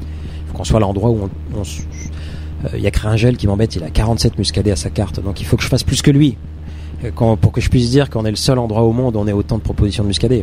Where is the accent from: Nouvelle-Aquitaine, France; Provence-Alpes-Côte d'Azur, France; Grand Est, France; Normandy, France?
Provence-Alpes-Côte d'Azur, France; Aix-en-Provence; je suis provençal, moi. Enfin, provençal, j'étais quelque temps. Et je citais cette chose-là. Moi, je suis d'Aix-en-Provence. Mes copains, moi, je suis aixois, donc la Provence s'arrête à Valence, hein.